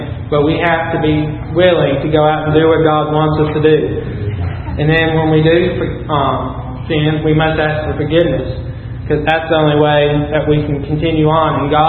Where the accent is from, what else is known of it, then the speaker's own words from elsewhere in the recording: Kentucky, United States; I'm from Kentucky, I'm a farmer. I'm used to a traffic jam being a tractor and not being all this traffic.